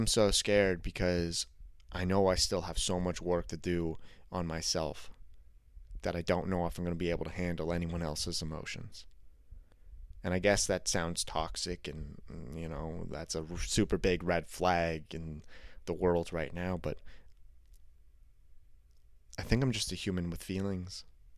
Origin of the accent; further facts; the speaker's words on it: Canada; I'm Canadian.